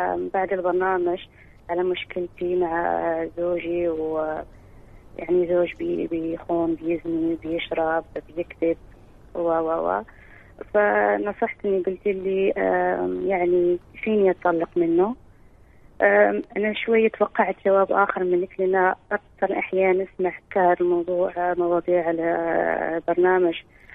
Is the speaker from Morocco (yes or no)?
yes; Morocco; يعني انا من المغرب، كثير في المغرب بيحلوا الزنا للرجل